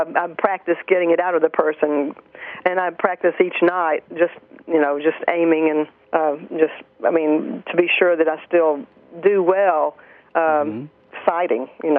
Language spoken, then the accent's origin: English; Texas, United States; in my world, I'm like from Texas, and so anything west is like